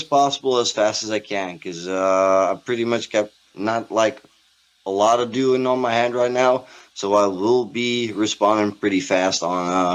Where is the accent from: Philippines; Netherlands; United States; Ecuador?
Netherlands; English is a second language; I'm still European. I'm, I'm Dutch from English words are not always that easy for me.